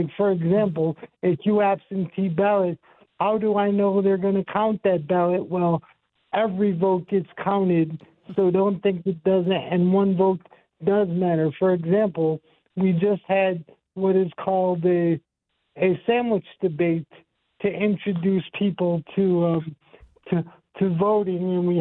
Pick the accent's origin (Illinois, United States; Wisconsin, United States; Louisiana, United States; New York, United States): New York, United States; Buffalo; I'm from Western New York, specifically Buffalo